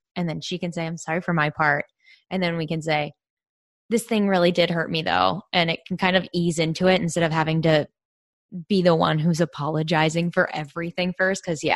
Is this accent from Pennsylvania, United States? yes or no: yes; Pittsburgh, Pennsylvania, United States; now in Los Angeles, United States; I'm from Pittsburgh.